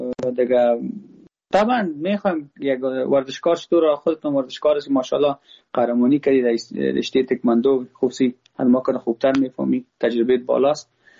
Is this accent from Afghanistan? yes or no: yes; Afghanistan; ما افغان هستم.